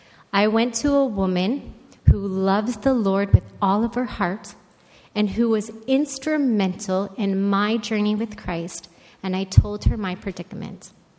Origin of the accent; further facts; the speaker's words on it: Pancor, Ontario, Canada; also born or lived in Chatham; I was born in Chatham, Ontario, and brought up in a little farming community called Pancor.